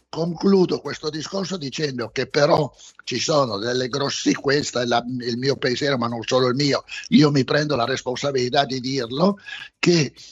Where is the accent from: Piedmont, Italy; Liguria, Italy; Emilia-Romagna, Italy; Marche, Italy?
Piedmont, Italy; Turin; noi siamo di Torino, conosciamo bene questa zona